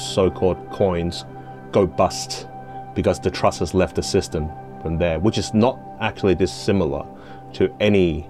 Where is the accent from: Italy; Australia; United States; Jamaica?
Australia; moved away as an adult; now in Hong Kong; I was living in Hong Kong until I was 7, and then I moved to Australia. So I grew up in Australia, and basically went through school, university, and then worked there for a bit